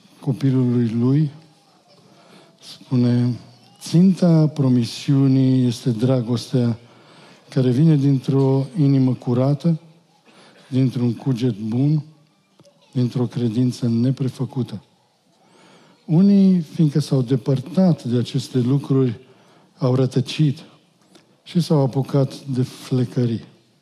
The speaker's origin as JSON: {"language": "Romanian", "region": "Oregon", "country": "United States", "said": "eu împreună cu soția mea sunt din Oregon."}